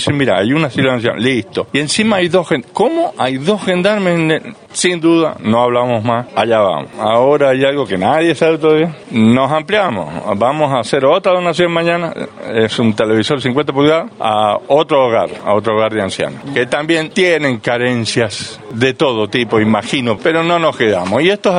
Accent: San Juan, Argentina; porque yo soy sanjuanino, soy el presidente de la promoción, pero vivo en San Juan

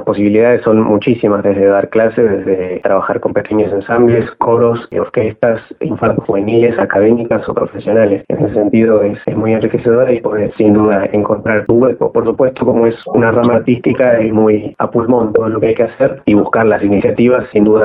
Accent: Esquel, Chubut, Argentina; Nací y me crié en Esquel y bueno, mi interés por la música ya surgió desde temprana edad.

